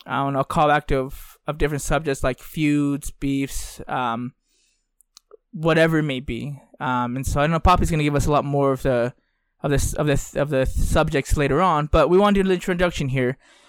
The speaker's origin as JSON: {"language": "English", "country": "Bolivia", "said": "I'm from Bolivia."}